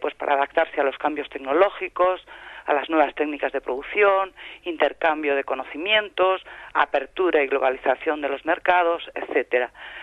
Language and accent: Spanish; A Coruña, Galicia, Spain; born there; now in Jaén, Spain; nací en La Coruña y, por tanto, pues no he vivido un poco la historia de Bailén. Sí, conozco estos últimos años, llevo ya bastante tiempo en Jaén